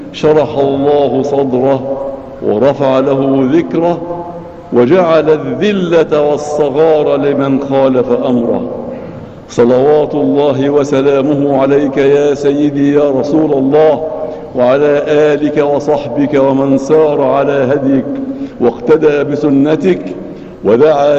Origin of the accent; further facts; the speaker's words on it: Egypt; الحمد لله الذي جعل بلدنا مصر بلد أمن وأمان